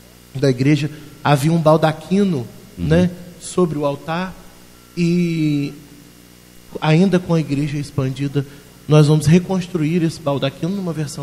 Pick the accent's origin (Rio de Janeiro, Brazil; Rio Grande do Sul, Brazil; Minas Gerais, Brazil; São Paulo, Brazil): Rio de Janeiro, Brazil; Campos dos Goytacazes; Eu sou natural de Campos, né, uhum, da sede da nossa diocese.